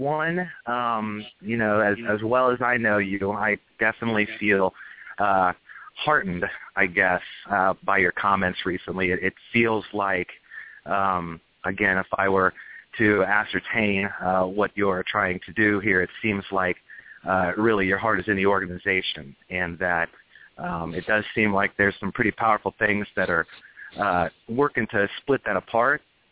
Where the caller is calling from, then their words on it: Dayton, Ohio, United States; I'm calling from Dayton, Ohio.